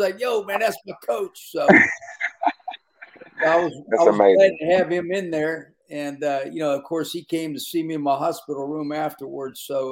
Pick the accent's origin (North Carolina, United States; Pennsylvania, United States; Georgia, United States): Pennsylvania, United States; Pittsburgh; I'm from Pittsburgh, so it was another reason was special to me